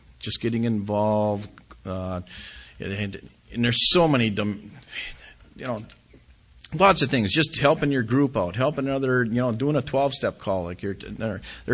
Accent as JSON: {"language": "English", "town": "Two Harbors", "region": "Minnesota", "country": "United States", "tie": "born or raised there", "said": "So I went back to my hometown, and in Two Harbors, and I went into his garage one Saturday morning"}